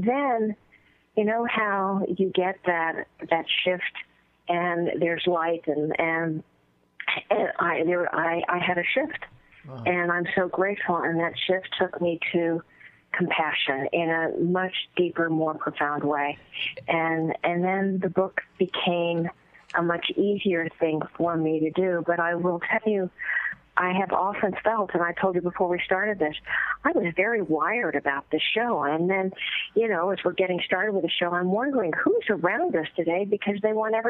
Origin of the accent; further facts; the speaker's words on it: Texas, United States; now in Connecticut, United States; Well, I live in neighboring Connecticut. I'm originally from Texas, y'all.